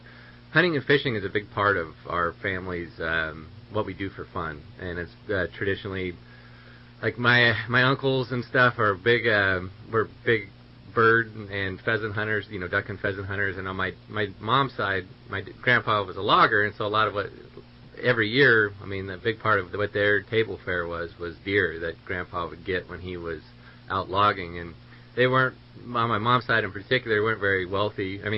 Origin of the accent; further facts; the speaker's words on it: California, United States; But anyway, my background is I grew up in Siskiyou County. I'm a local kid, and my whole family more or less was from here.